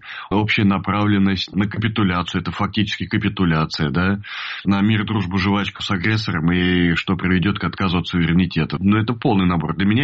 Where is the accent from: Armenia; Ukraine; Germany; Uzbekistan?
Ukraine; also born or lived in Russia; Я украинец, и от этого никуда не деться, да? От того, что я родился в России, я не стал русским.